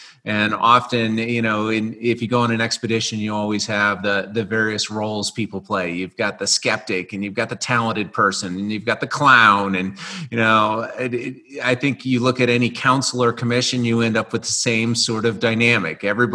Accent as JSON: {"language": "English", "region": "Midwest", "country": "United States", "tie": "born or raised there", "said": "I grew up in the Midwest, so we used to climb on little limestone cliffs back there and go down to West Virginia to places like Seneca and the New River Gorge."}